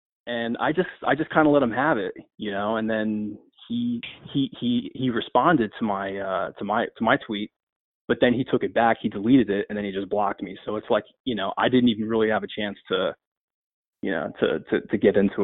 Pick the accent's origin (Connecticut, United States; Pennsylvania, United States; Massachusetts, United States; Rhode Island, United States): Pennsylvania, United States; Philadelphia; I'm from Philly. I won't be nice.